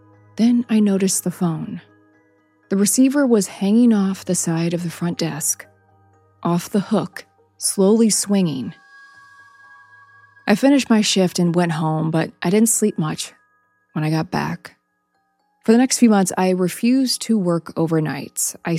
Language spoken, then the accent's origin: English; Missouri, United States; Growing up in Missouri, you assume it's a deer. We had plenty of them.